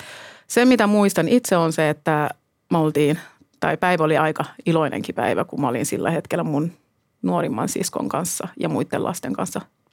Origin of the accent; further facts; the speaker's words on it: Gambia; now in Finland; olen kotoisin Gambiasta.